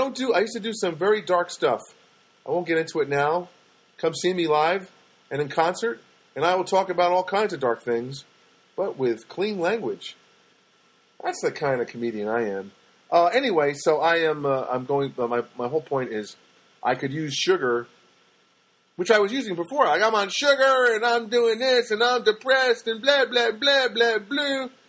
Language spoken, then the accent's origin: English; New Jersey, United States; Because I grew up in Jersey.